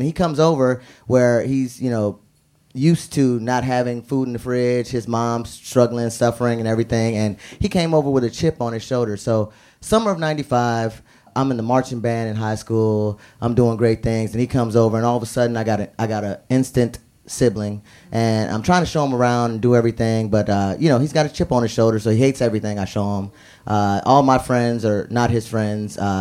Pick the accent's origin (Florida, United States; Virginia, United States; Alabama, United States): Florida, United States; Miami; So I'm originally from Miami. I was raised in a West Indian household, you know.